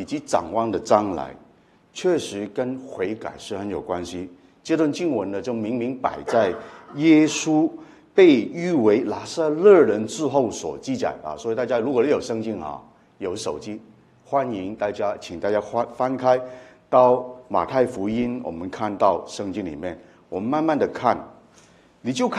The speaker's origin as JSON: {"language": "Chinese", "country": "Macau", "tie": "born or raised there", "also_born_or_lived": "Hong Kong", "said": "我是在澳门出生，澳门长大了，后来到香港去读书。"}